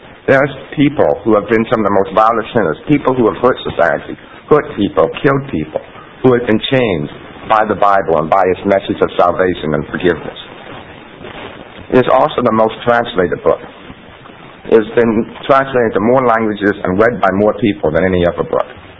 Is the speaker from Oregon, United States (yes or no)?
yes; Portland, Oregon, United States; I'm from Portland, Oregon, and I'm a basketball fan.